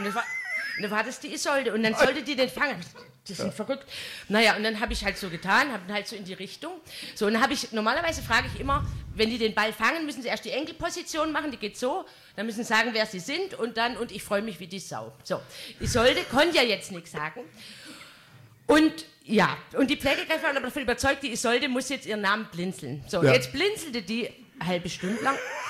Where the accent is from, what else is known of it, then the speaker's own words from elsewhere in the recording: Pleidelsheim, Baden-Württemberg, Germany; wo ich komme ja aus Pleitelsheim, ein kleiner Ort in der Nähe von Ingersheim.